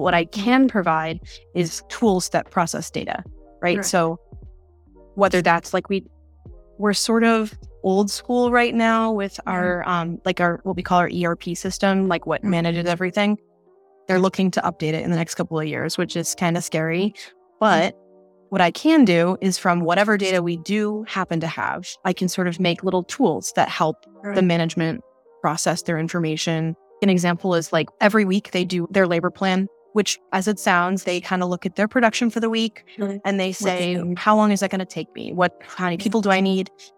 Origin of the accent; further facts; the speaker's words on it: Lancaster, Massachusetts, United States; Yeah, so I am local. I'm from Lancaster, Mass.